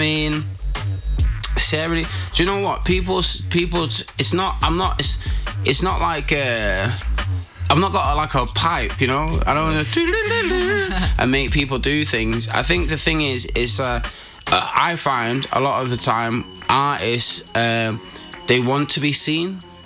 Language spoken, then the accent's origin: English; Manchester, North West England, United Kingdom; as a Mancunian, someone who's like from Manchester